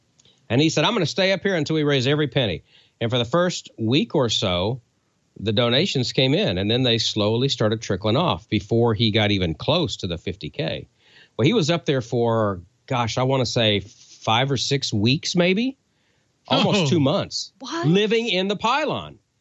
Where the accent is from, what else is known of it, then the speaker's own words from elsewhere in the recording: Oklahoma, United States; accent: Oklahoma; because I grew up in Oklahoma and I had the typical Oklahoma kind of hicky redneck accent, I guess.